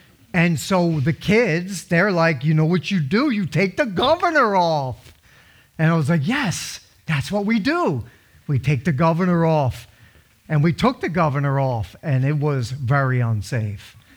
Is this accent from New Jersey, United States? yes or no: yes; New Jersey, United States; I grew up in New Jersey. We grew up in suburbia. There was I grew up in a development called Crescent Hollow.